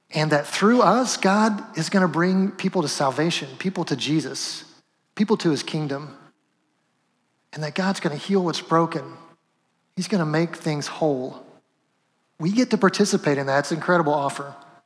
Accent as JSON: {"language": "English", "town": "Cicero", "region": "Indiana", "country": "United States", "said": "Are you from like Arcadia, Indiana, that area? I was like, yeah, Cicero."}